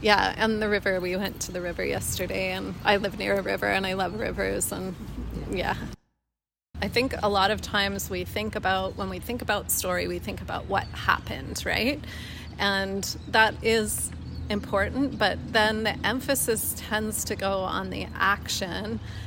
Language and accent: English; British Columbia, Canada; I am here from Vancouver Island.